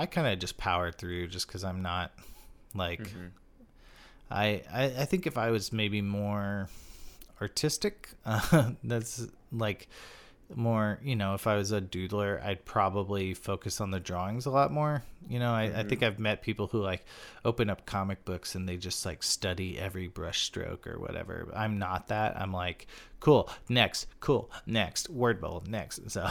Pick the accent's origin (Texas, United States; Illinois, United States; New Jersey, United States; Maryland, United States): Texas, United States; So it's like very close to home since I grew up like just outside of Houston.